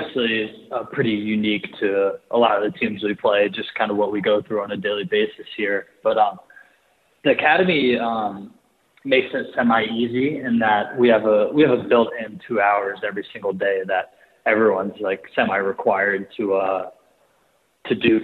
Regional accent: Newark, Delaware, United States; so I'm from Newark, Delaware, pretty much, the whole mom's side of my family always just went straight to Newark High School in Newark, Delaware.

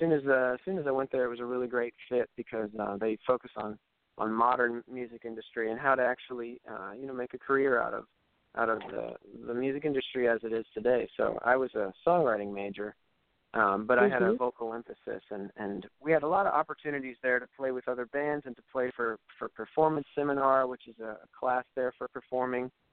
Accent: New Jersey, United States; also born or lived in Midwest; now in Memphis, United States; I grew up in New Jersey, actually, and then moved to the Midwest later on, and then eventually made my way down to Memphis to go to Visible Music College as well.

